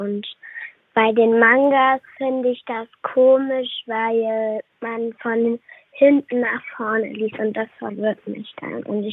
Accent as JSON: {"language": "German", "town": "Henstedt-Ulzburg", "region": "Schleswig-Holstein", "country": "Germany", "said": "Ich komme aus Hennstedt-Ulzburg und bin 8."}